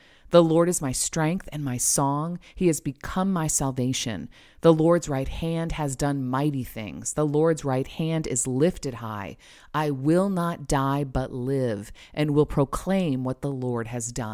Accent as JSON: {"language": "English", "region": "New Jersey", "country": "United States", "tie": "born or raised there", "said": "My husband, son, and mom all relocated to my hometown in New Jersey for 6 months."}